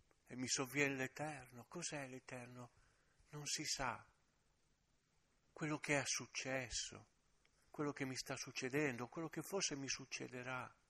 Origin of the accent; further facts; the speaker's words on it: Liguria, Italy; io sono ligure, figuratevi